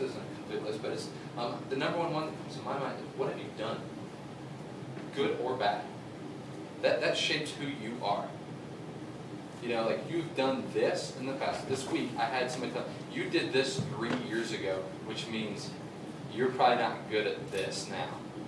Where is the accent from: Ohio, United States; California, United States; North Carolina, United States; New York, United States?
Ohio, United States; Cincinnati; now in Wisconsin, United States; and I moved to Wisconsin. I'm from Cincinnati, where baseball is everything.